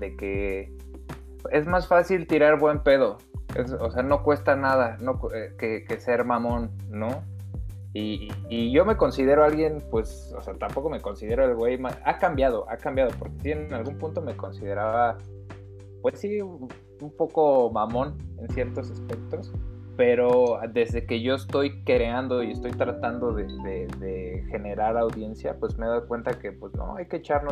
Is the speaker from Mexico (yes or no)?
yes; State of Mexico, Mexico; Yo pasé la mayoría de mi infancia en el Estado de México, porque mis papás son de Nezahualcóyotl.